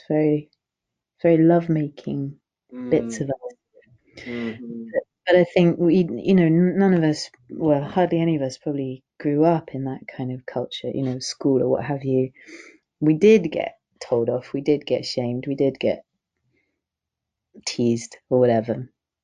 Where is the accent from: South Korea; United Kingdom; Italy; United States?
United Kingdom; England; for me as an English middle class white woman, what got told it wasn't welcome was my body, my emotions, my wildness, my spirituality, my earth-based indigeneity